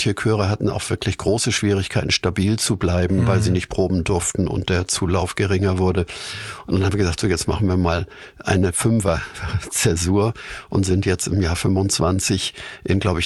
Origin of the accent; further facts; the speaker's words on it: Hamburg, Germany; born there; ich bin in Winterhude geboren, aber mein Opa hat im Hafen gearbeitet.